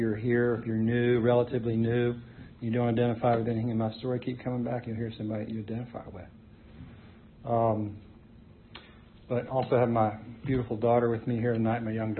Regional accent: Charlottesville, Virginia, United States; Anyhow, so I grew up in Charlottesville. My father was a dentist.

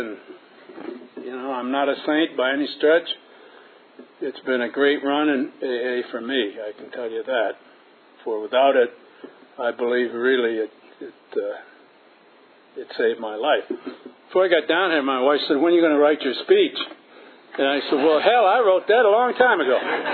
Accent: Watertown, Wisconsin, United States; also born or lived in Milwaukee; Yeah, I wasn't born there. I was born in Milwaukee, by the way. But when we moved to Watertown, I couldn't believe the amount of snow they had.

